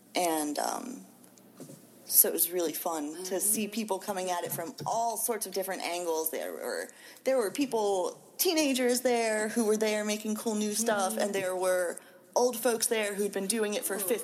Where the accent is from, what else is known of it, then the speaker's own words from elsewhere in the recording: West Virginia, United States; I'm from West Virginia originally, and so I have a friend back there who we work on some zines together.